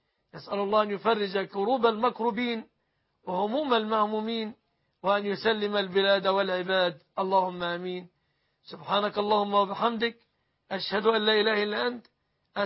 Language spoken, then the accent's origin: Arabic; Egypt; أسأل الله أن يحفظ بلادنا مصر